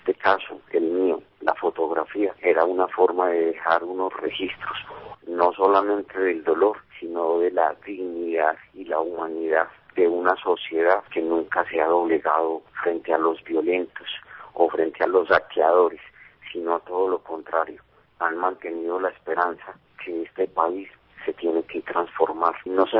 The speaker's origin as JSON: {"language": "Spanish", "town": "Medellín", "region": "Antioquia", "country": "Colombia", "tie": "born or raised there", "said": "yo crecí en la Universidad Nacional de Medellín."}